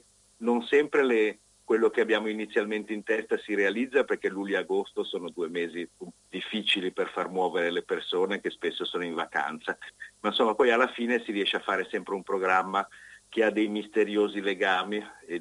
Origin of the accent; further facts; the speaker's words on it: Genoa, Liguria, Italy; born there; io sono nato a Genova, ma la famiglia di mia mamma è di lì, nell'Ottocento emigrarono da Zelbio per Genova e io ci passo le vacanze fin da bambino